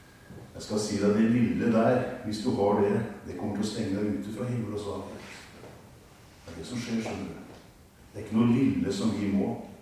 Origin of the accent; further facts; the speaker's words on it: Vestfold og Telemark, Norway; Traff han ned på Torvik Kragerud, der jeg kommer fra.